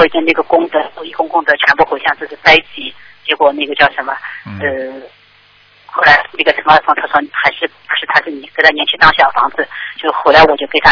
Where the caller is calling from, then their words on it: Shanghai, China; 我是上海这边打过来的，